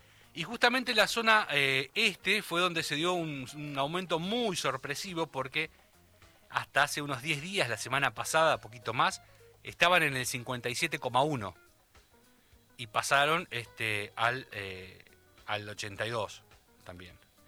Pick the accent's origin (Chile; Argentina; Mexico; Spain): Argentina; Bahía Blanca, Buenos Aires Province; llegó una noticia bastante triste desde mi ciudad natal, desde Bahía Blanca